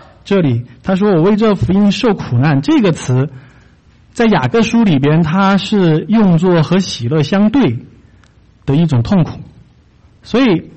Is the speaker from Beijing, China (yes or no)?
yes; Beijing, China; 因为我从北京来，